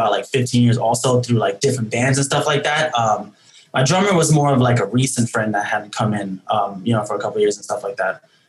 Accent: New York City, New York, United States; Yeah, so we're all from New York City. We don't all live in New York City right now.

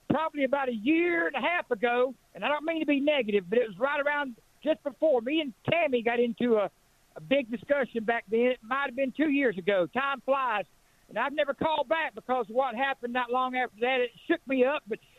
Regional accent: Eufaula, Alabama, United States; now in Greenville, United States; And we grew up in Eufaula, Alabama, home of the Bass Capital.

